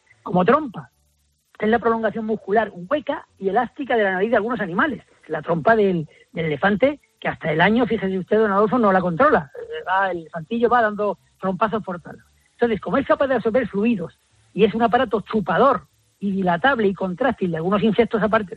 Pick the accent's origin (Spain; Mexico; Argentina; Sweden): Spain; yo, como tantos españoles